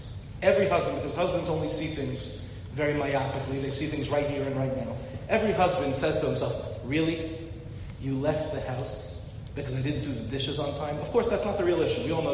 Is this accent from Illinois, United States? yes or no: no; Five Towns, New York, United States; now in Ramat Beit Shemesh, Israel; I grew up in the Five Towns. I live in Ramat Beit Shemesh, right next to the Five Towns.